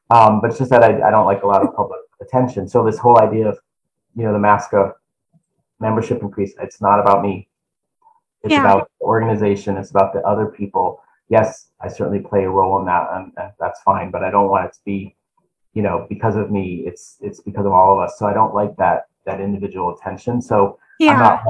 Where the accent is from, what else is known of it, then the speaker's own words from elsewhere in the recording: Massachusetts, United States; Well, I'm from Massachusetts, so I'm going to have to say Fenway Park.